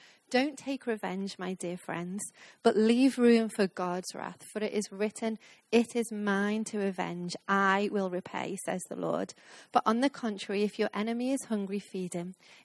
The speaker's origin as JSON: {"language": "English", "town": "Liverpool", "region": "North West England", "country": "United Kingdom", "lives_now": "London, United Kingdom", "said": "I'm from Liverpool, which, as I said this morning, is a wonderful city in the north, if you ever make it up there. But now it's fun to call London home for the while."}